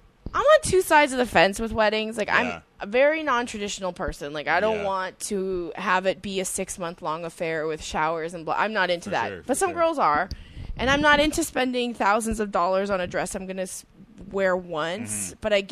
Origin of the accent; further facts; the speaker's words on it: Edmonton, Alberta, Canada; Because I'm from Edmonton.